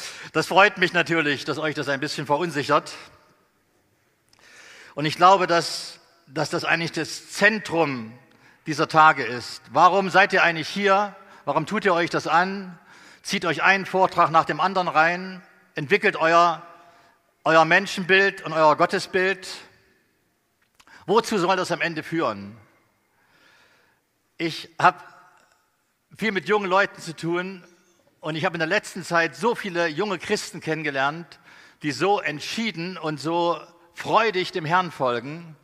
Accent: Northeast Germany, Germany

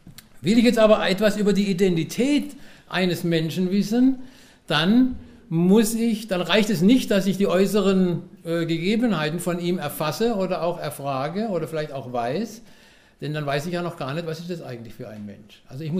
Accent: Karlsruhe, Baden-Württemberg, Germany; ich komme aus Karlsruhe, also hier aus dem schönen Badnerland, bin 1963 geboren, irgendwann dieses Jahr werde ich noch 60

